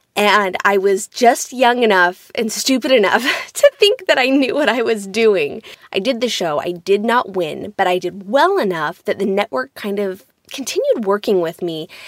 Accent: Utah, United States; So, I grew up in Utah. A family that loved food, and I had these great food roots.

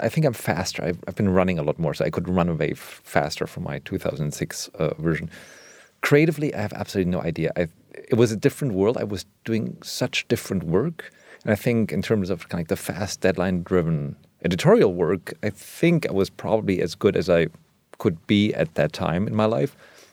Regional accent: Germany; even though I grew up in Germany.

